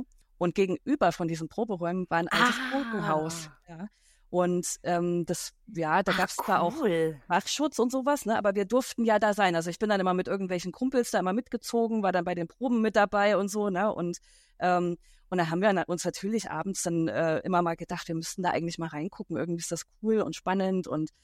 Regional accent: Weimar, Thuringia, Germany; Ich komme aus Weimar

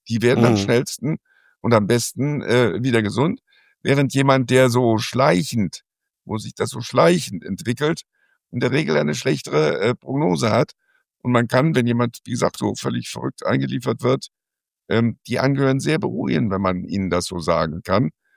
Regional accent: Rhineland, Germany; So heißt das bei uns im Rheinland, tief.

